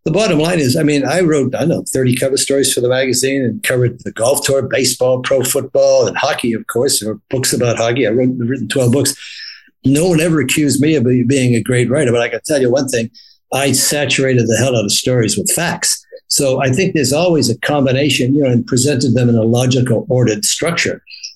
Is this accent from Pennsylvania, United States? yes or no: no; Dorchester, Massachusetts, United States; I grew up in Dorchester, which is sort of the Irish Catholic ghetto in Boston.